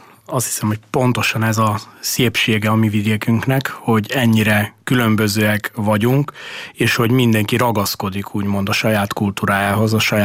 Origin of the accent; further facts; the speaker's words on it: Prekmurje, Slovenia; a muravidékiek, akik ténylegesen őshonos muravidékiek vagyunk